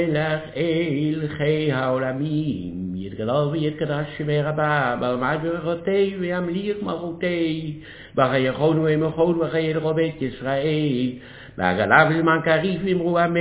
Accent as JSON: {"language": "Hebrew", "town": "Amsterdam", "region": "North Holland", "country": "Netherlands", "tie": "born or raised there", "moved": "as an adult", "lives_now": "Israel", "said": "באמסטרדם בשנת 1900."}